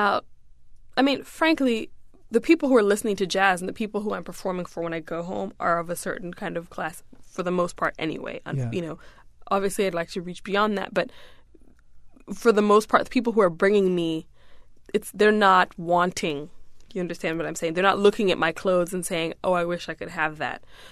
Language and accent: English; United States; also born or lived in Uganda / Rwanda; I'm East African, but I grew up in the States mostly